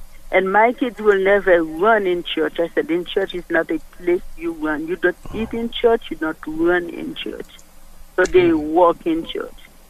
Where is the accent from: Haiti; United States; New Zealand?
Haiti; English is a second language; I'm from Haiti. I speak French, yes.